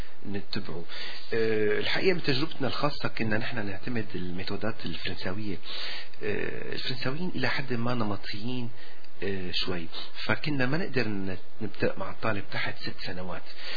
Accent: Syria; now in Montreal, Canada; ما كنت بتمنى أني أطلع من سوريا، لكن وإن كان طلعت فمونتريال أكيد بدون شك أمنت لي فرصة كتير هامة.

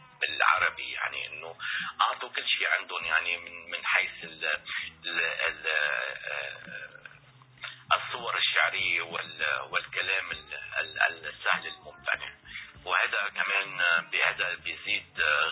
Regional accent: Lebanon; لأنه إحنا أول شيء إحنا من لبنان من هوا شمالي

